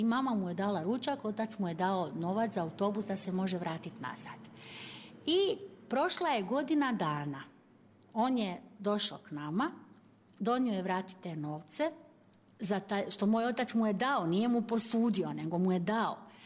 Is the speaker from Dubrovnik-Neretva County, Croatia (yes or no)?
no; Klis, Split-Dalmatia County, Croatia; Evo, ja sam rodom iz Klisa u Dalmaciji.